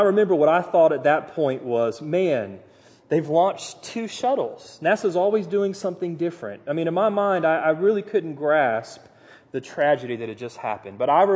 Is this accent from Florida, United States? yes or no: yes; Titusville, Florida, United States; I grew up in Titusville. Those of you know that's the shuttle and Dixie Crossroads area.